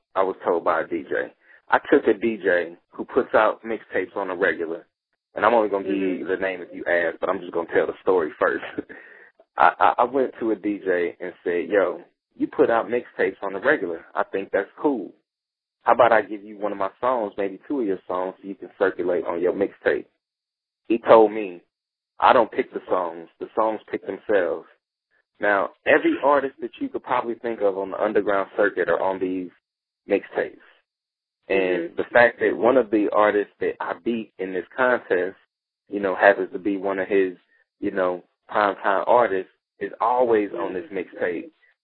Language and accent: English; St. Louis, Missouri, United States; he's from St. Louis, I'm from St. Louis, he's supporting